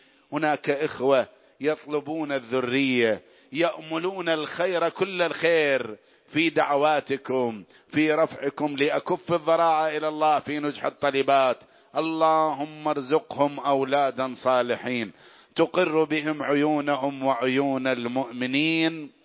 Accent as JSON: {"language": "Arabic", "country": "Iraq", "said": "بلادنا العراق اللهم اجعلها آمنة وارزق أهلها من الثمرات"}